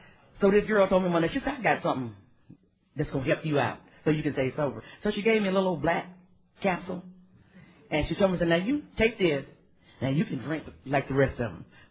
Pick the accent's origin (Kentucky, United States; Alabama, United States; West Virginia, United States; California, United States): West Virginia, United States; Yukon; In fact, I'm born and raised in Yukon, West Virginia. I'm a hillbilly.